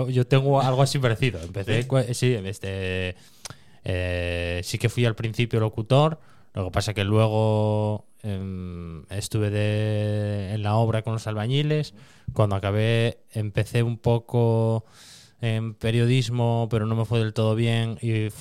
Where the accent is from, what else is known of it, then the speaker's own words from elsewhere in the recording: Cerredo, Asturias, Spain; now in Oviedo, Spain; Bueno, yo soy de Cerredo, pero llevo aquí ya muchos años.